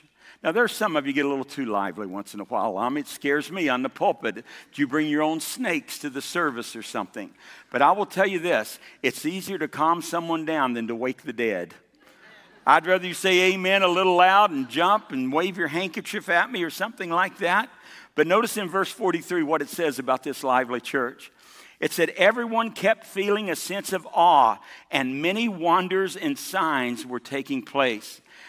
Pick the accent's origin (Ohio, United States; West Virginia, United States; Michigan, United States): West Virginia, United States; And I came from Southern, glory to God, West Virginia.